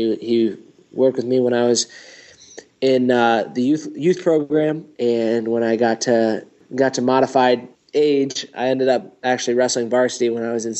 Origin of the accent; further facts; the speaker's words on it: Lansing, New York, United States; Yeah, I grew up just outside of Cornell in a little town, Lansing, New York.